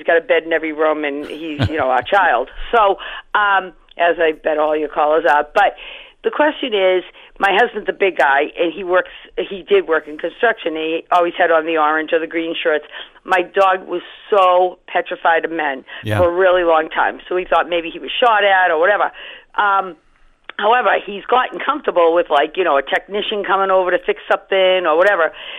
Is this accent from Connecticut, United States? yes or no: no; Peabody, Massachusetts, United States; I'm from Peabody, so I could be a potential down the line